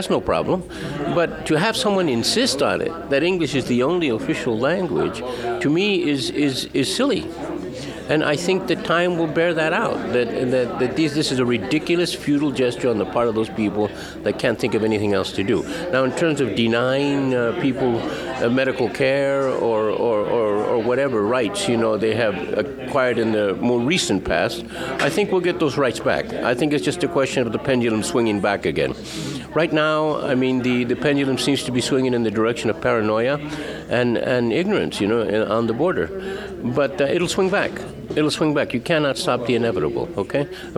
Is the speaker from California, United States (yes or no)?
yes; California, United States; born there; I was born in California, but both my parents were born right on the border in Nogales.